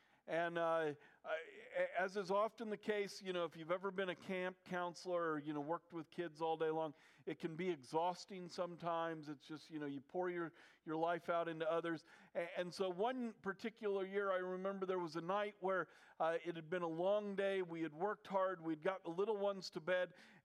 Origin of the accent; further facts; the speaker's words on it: Midwest, United States; I was raised in the Midwest. The Midwest isn't necessarily known for their beautiful landscape